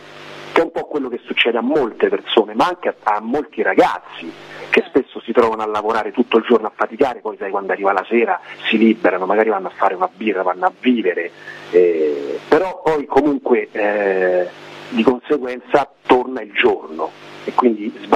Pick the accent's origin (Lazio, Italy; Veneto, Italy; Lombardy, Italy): Lazio, Italy; Roviano; io dovete sapere che non sono di Roma, io vengo da un paesino ad est da Roma, a una cinquantina di chilometri da Roma, un paesino che si chiama Roviano, di 1500 persone